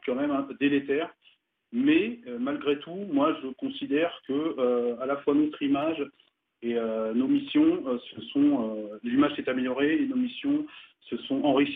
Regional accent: Île-de-France, France; Alors, comme moi, j'ai grandi en Seine-Saint-Denis

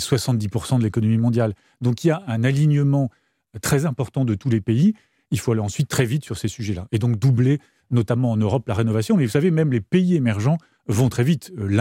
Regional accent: Normandy, France; je suis normand

